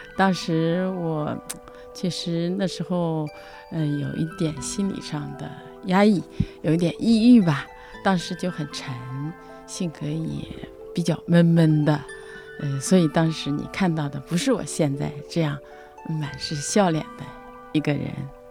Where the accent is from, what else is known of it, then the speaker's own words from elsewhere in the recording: Taiyuan, Shanxi, China; 我是来自太原的